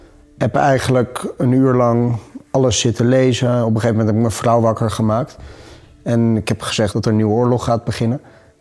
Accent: Amstelveen, North Holland, Netherlands; Ik ben opgegroeid in Amsterdam, in Amstelveen. Ik heb altijd op Joodse basisschool en Joodse middelbare school gezeten hier. Ik identificeer mezelf als een Nederlandse Jood. Ik ben niet religieus, vier wel de Joodse feestdagen

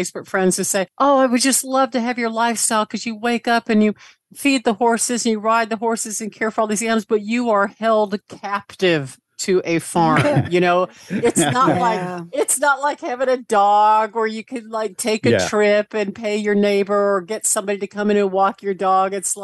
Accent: the South, United States; accent: Southern; because I worked so long to get rid of my Southern accent.

